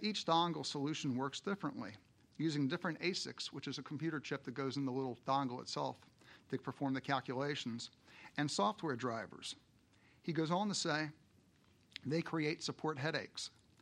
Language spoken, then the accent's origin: English; St. Augustine, Florida, United States; not far from my hometown, St. Augustine.